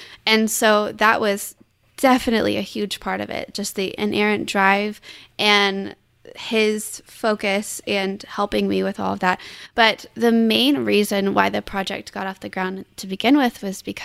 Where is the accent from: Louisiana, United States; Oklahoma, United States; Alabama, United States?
Oklahoma, United States; Oklahoma. I was raised in Northwest Oklahoma, and we currently reside in Central Oklahoma. We came here on a scholarship to OU.